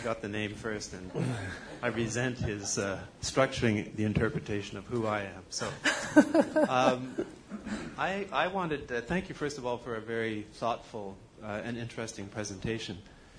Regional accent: Canada; as a Canadian, I've experienced the Parti Québécois holding two referenda in Canada and reserving the right to hold a third.

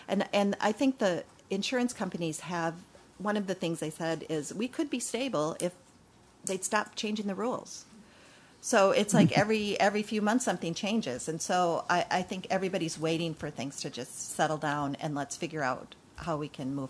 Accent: Minnesota, United States; And I'm hoping, as a Minnesotan, that is short-lived and kind of move back toward a more collaborative approach.

